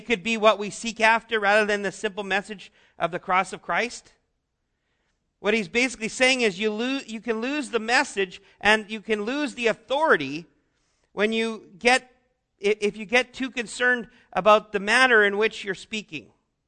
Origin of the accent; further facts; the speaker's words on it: British Columbia, Canada; now in Ann Arbor, United States; I think that was one of the most disappointing things for people when I came from British Columbia to Ann Arbor, was that I don't speak like a philosopher.